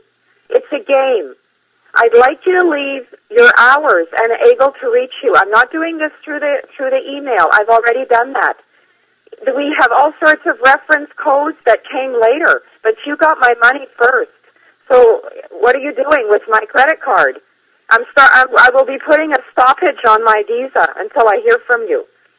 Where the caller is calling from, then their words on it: Oliver, British Columbia, Canada; I'm calling from Canada, British Columbia. Do you know where that is? It's in Oliver.